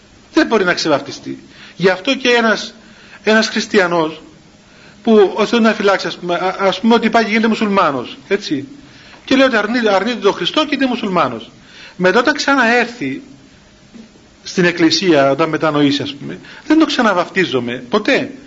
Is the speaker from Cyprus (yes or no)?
yes; Cyprus; Του είπα και εγώ ότι είμαι από την Κύπρο.